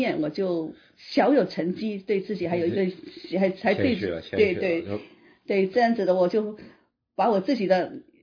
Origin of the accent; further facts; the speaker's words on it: China; 我们要为自己中国人争口气呀